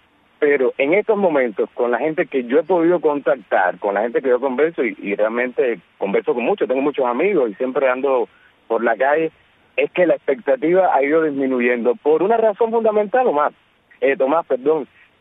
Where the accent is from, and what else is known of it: Cuba